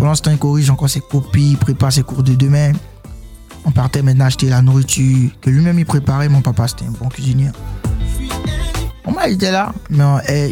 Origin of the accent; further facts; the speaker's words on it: Abidjan, Côte d’Ivoire; Après, en Côte d'Ivoire, où là, j'ai passé la majeure partie de mon enfance, précisément à Abidjan, dans la commune de Yopougon. J'ai été formé en tant que garçon, quoi. C'est là que je suis parti à l'école, au collège, l'école William Ponty de Yopougon.